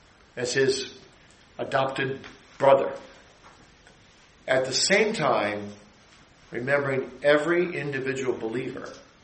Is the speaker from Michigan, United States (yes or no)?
yes; Michigan, United States; We're from Michigan. You get 100 inches of snow every winter.